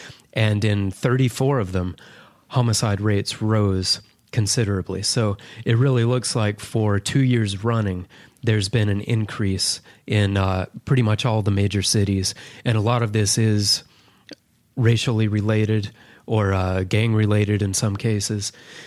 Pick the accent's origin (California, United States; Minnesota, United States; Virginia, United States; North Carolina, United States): North Carolina, United States; Then in 2016, there were Milwaukee riots and also some riots in Charlotte, in my home state there.